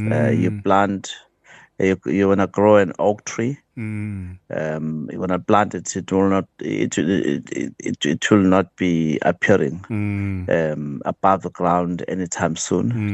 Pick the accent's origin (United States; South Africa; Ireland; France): South Africa; In as much as I'm a South African bull, I believe in the future of South Africa.